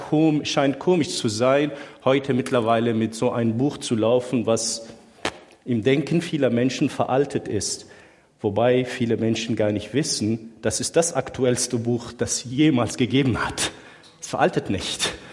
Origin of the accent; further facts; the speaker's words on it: Syria; first language Arabic; German is a second language; now in Germany; Ich bin gebürtiger Syrer, dort geboren und aufgewachsen, vor einigen Jahren nach Deutschland gekommen. Gehöre nicht zur Flüchtlingswelle. Ich bin ein bisschen länger vorher nach Deutschland gekommen. Bin aber Aramäer. Ich bin kein Araber, aber ich bin mit der arabischen Sprache aufgewachsen